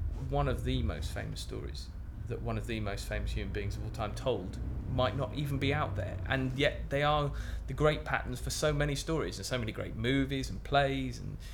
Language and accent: English; London, United Kingdom; also born or lived in Oxford; I currently live in Bristol, which is about as far south as I've ever lived in my life, although I did spend part of my childhood growing up in London and part of it in Oxford.